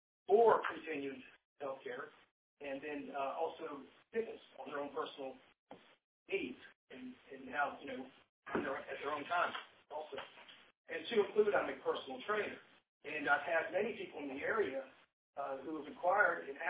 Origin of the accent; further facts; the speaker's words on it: Jacksonville, Florida, United States; And I'm from Jacksonville, Florida.